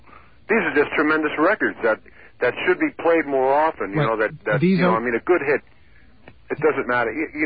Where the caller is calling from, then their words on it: Ronkonkoma, New York, United States; Ron Concoma.